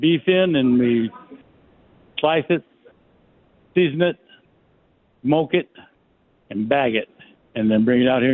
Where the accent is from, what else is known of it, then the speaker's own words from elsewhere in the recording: Roseburg, Oregon, United States; born there; I was born in Roseburg, and I have relatives down here.